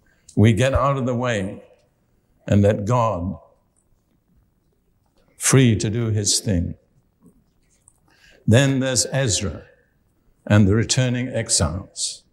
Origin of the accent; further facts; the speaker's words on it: Cambridge, East of England, United Kingdom; And there isn't much to boast about in Cambridge, but I'm from Cambridge.